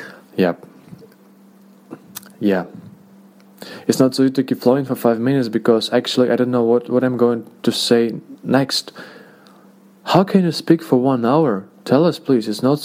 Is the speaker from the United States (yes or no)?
no; Russia; English is a second language; I'm from Russia